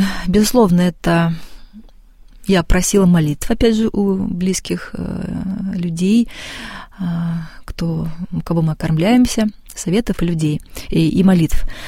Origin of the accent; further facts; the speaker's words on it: Kaliningrad, Kaliningrad Oblast, Russia; это мой родной город Калининград